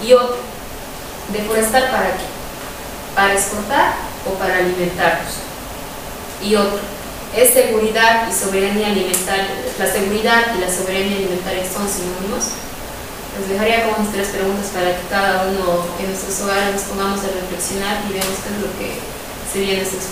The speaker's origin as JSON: {"language": "Spanish", "country": "Bolivia", "said": "qué es como nosotros bolivianos, qué es lo que queremos"}